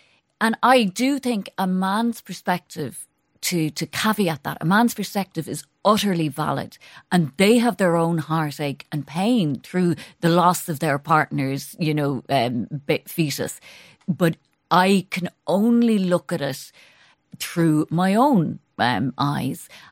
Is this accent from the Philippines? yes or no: no; Ireland; Because I think as Irish, we're very good at the gallows humour.